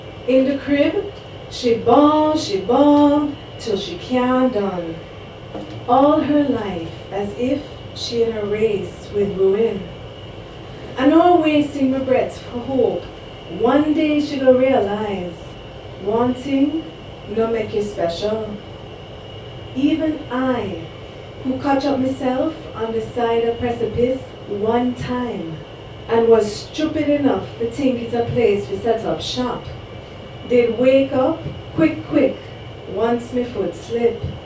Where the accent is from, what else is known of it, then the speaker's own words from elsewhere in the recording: Jamaica; So I was raised in Jamaica in the 1970s